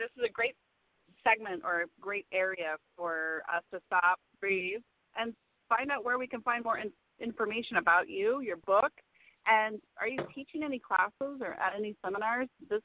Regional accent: Florida, United States; I grew up in the 80s, I grew up in Florida, I grew up in the poverty lines, jobs are far and few between, wages are horrible.

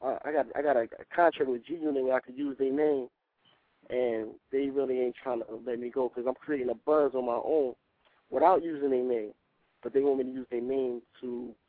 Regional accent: Philadelphia, Pennsylvania, United States; now in New York, United States; Yeah, I'm in New York, but I'm from North Philly though, man.

